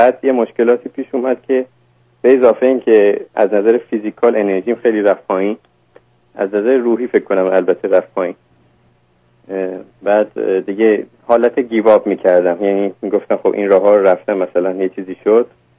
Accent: Iran; now in Australia; خودم بزرگ شده ایرانم

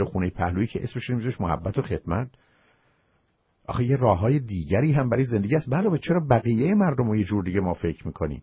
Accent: Iran; وان که هر دوی ما ایرانی هستیم، زبون همون می‌فهمیم

